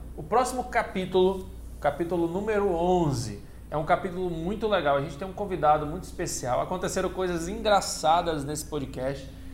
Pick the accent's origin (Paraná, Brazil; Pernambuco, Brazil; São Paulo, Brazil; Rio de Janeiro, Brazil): Pernambuco, Brazil; casei com uma baiana, então sou baiano de coração. E, gente, né? Mas eu sou pernambucano, mas moro na Bahia, então imagina. Você deve dar, rapaz, vocês do sul que escutam eu falar, deve dar risada do meu sotaque misturado